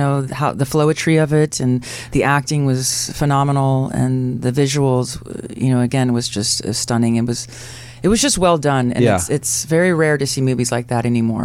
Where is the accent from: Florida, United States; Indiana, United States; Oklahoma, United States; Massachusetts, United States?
Indiana, United States; Carmel; also born or lived in Tacoma, Washington / Bakersfield, California / Temple, Texas / Morris Plains, New Jersey; I was born in Tacoma, Washington, and we then moved to Bakersfield, California, Temple, Texas, Morris Plains, New Jersey, and then I grew up in Carmel, Indiana.